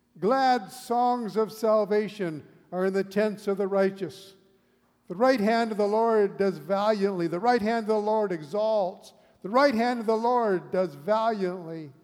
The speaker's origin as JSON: {"language": "English", "region": "California", "country": "United States", "tie": "born or raised there", "said": "I grew up in California. I called my wife last week."}